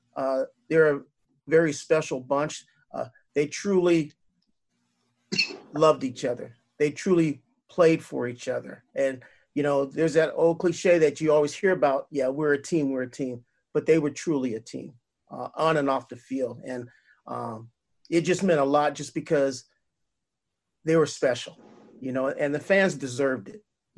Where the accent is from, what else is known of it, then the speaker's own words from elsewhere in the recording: Denver, Colorado, United States; also born or lived in Texas; I grew up in Texas. I was born in Texas, but my dad was in the military. So we lived in a lot of different places. And we moved to Colorado, to Denver in 1973, 1974.